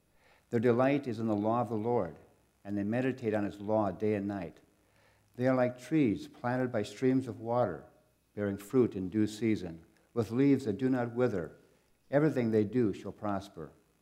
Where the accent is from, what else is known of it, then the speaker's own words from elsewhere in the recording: North Dakota, United States; And growing up in North Dakota, we didn't have much for rivers, so it's always good to see.